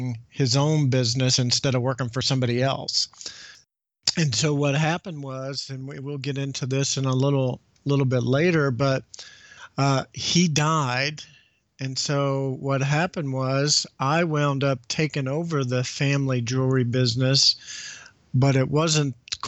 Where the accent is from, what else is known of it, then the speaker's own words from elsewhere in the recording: Owensboro, Kentucky, United States; the only job that I could find at the time was selling Volkswagens at a car dealership in my hometown in Owensboro, Kentucky.